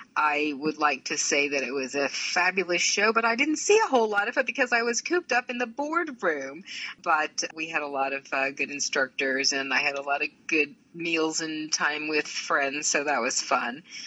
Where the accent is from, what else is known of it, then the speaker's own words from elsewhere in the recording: East of England, United Kingdom; I was raised in Southeast Anglia, so it's probably, you know, something.